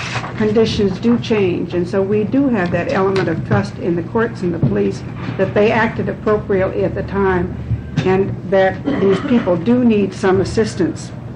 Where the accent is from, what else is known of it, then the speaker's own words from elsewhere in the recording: Portland, Oregon, United States; the public member of the Psychiatric Security Review Board, and I'm from Portland, Oregon.